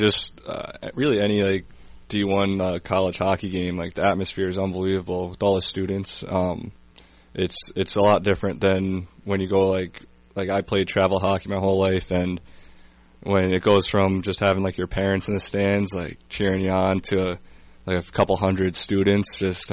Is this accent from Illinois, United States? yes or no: no; New Jersey, United States; I can't even remember back in the day, but I'm pretty sure I was a Devils fan for most of my life.